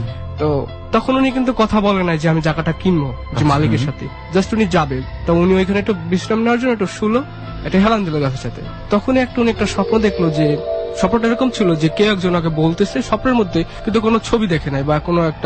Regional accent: Gazipur, Dhaka Division, Bangladesh; also born or lived in Gopalganj; আমার গ্রামের বাসা ছিল গোপালগঞ্জে। আমি আসলে ওখানে থাকি না, আমি গাজীপুরের, এখানে একটা এতিমখানা আছে, ছোটবেলা থেকে আমার আব্বা মারা যাওয়ার পর থেকে আমি এতিমখানায় বড় হয়েছি।

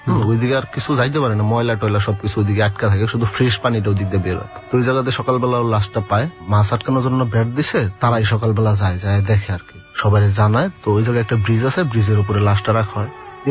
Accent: Jamalpur, Mymensingh Division, Bangladesh; আমার দেশের বাড়িতে, আমার হোম ডিস্ট্রিক্ট হলো জামালপুর।

